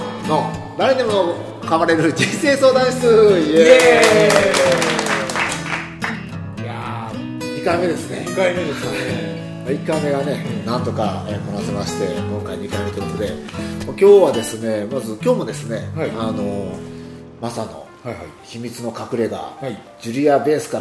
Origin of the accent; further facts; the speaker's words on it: Yokkaichi, Mie, Japan; 僕ね、うん、あれですよ、三重県の四日市出身だから、はいはいはい、鈴鹿が近くてね、